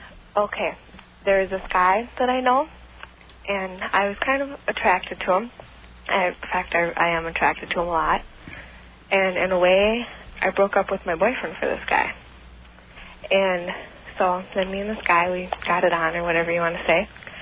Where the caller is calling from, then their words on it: Coon Rapids, Minnesota, United States; Yeah, it's in Minnesota.